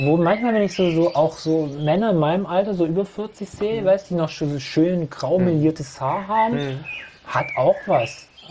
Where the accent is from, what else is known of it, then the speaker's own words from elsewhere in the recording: Italy; Wenn du als Italiener zum Italiener gehst, kaufst du, bestellst du nie Pasta.